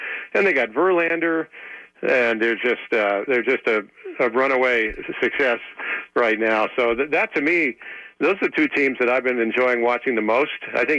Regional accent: California, United States; Well, I'll tell you, I grew up in Southern California.

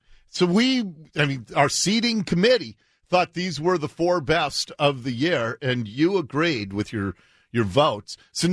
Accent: Ballard, Washington, United States; where the guy I grew up next to in Ballard, who still lived there as of a few months ago

